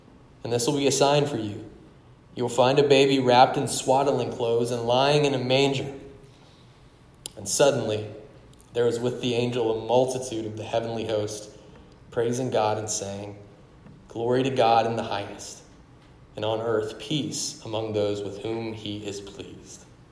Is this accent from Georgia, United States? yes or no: yes; Georgia, United States; now in California, United States; Now, I grew up in Georgia.